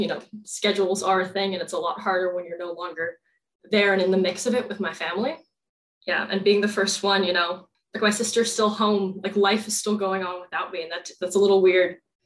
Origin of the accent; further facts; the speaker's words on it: California, United States; Yeah, so I was coming from Southern California. So as my parents joke, about as far as I could get.